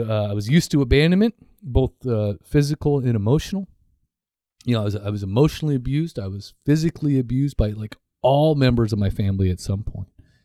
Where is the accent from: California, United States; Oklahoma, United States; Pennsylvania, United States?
California, United States; Lakewood; born there; I was born in Lakewood, California, to a single, immature, verbally abusive, totally codependent mother.